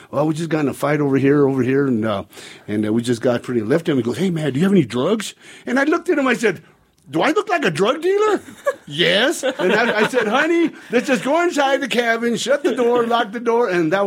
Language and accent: English; New Mexico, United States; I'm from New Mexico, and we do cross the line once in a while.